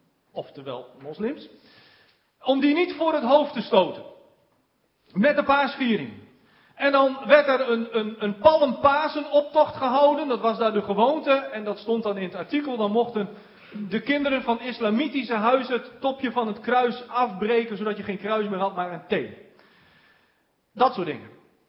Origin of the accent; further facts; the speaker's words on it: Drenthe, Netherlands; born there; Komt uit Kerkenveld, Alteveer, dat is vlakbij waar ik geboren ben.